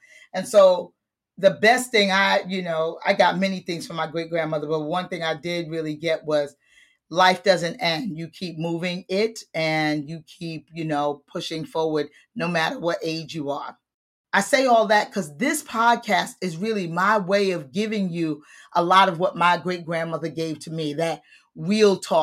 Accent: New York, United States; I am a native New Yorker. I really do consider myself that. So raised in the Bronx, but now I live in Brooklyn for the last 22 years.

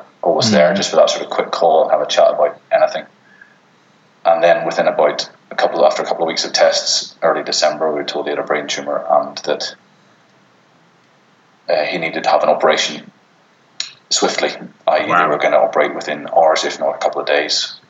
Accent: Belfast, Northern Ireland, United Kingdom; I'm from Belfast originally, born and bred

